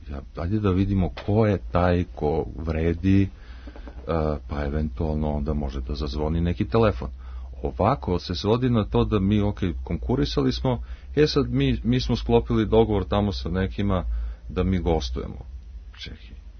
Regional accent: Bor, Bor District, Serbia; eto, ja sam konkretno iz Bora, ja nisam svirao u Boru

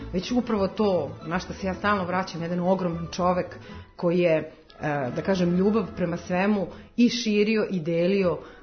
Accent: Vojvodina, Serbia; Kod nas u Banatu se zove stajača soba ili prednja soba.

